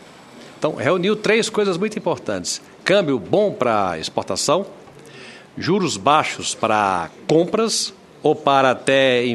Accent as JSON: {"language": "Portuguese", "country": "Brazil", "said": "O meu medo, e digo isso como brasileiro, é que nós tenhamos um problema de DNA."}